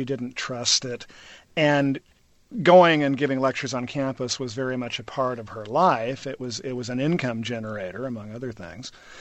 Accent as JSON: {"language": "English", "town": "Tillamook", "region": "Oregon", "country": "United States", "tie": "born or raised there", "said": "I grew up in just outside of Tillamook, Oregon, not even in Tillamook, Oregon, really, which is a small town itself, only about 4,000 people."}